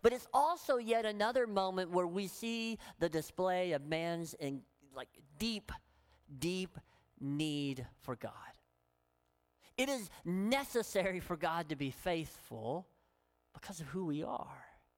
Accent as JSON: {"language": "English", "region": "Tennessee", "country": "United States", "said": "But nonetheless, it was an odd, and I can say that I'm from Tennessee."}